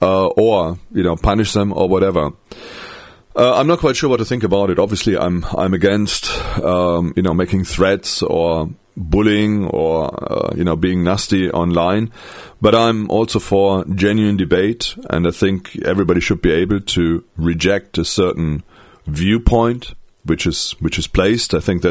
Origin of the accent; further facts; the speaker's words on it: North Rhine-Westphalia, Germany; English is a second language; these raids were done in my home state, I think in North Rhine-Westphalia.